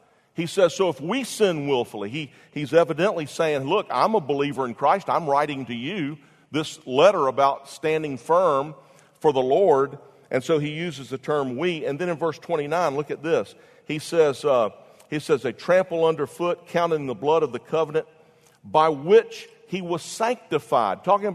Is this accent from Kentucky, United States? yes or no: no; Jacksonville, Florida, United States; I grew up in Jacksonville, and we used to go down to Silver Springs